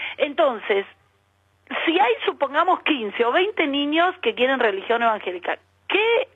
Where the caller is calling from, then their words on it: Parla, Community of Madrid, Spain; Soy de Parla.